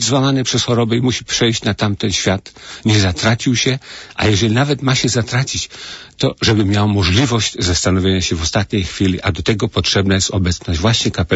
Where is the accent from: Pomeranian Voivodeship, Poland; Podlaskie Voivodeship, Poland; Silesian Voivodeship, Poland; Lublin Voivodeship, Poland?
Silesian Voivodeship, Poland; Częstochowa; moved away; ja pochodzę z Częstochowy i miałem w swoim życiu epizod, kiedy przez kilka lat uczęszczałem do przedszkola sióstr Nazaretanek w Częstochowie